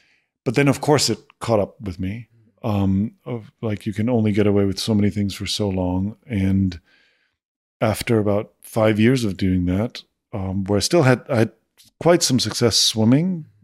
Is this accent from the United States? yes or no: no; Austria; I had as high as a recognition rate as the chancellor of Austria, my home country.